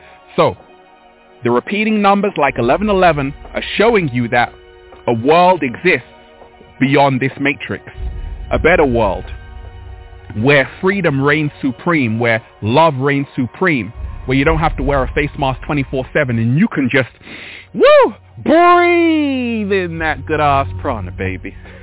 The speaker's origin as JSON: {"language": "English", "town": "Hampstead", "region": "London", "country": "United Kingdom", "tie": "born or raised there", "said": "And growing up, deep divers, I was born in Hampstead. I used to walk in Hampstead Heath with my sister."}